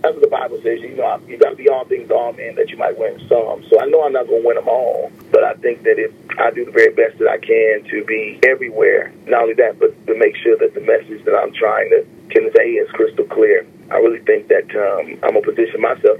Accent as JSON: {"language": "English", "town": "Grand Rapids", "region": "Michigan", "country": "United States", "tie": "born or raised there", "said": "I actually tape it in my hometown, Grand Rapids, Michigan."}